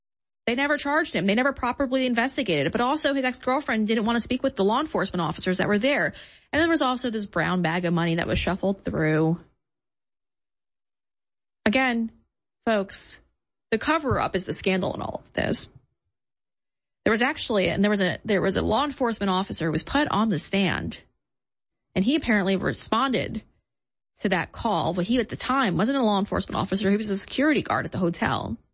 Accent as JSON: {"language": "English", "region": "New York", "country": "United States", "said": "And I remember because I'm from New York. So in Long Island, a lot of these parties did happen."}